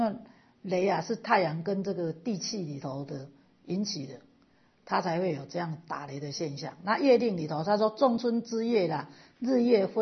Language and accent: Chinese; Taiwan; 在我们台湾算是最幸福的，台湾它受的灾难是非常之小，我们台湾人修福的人很多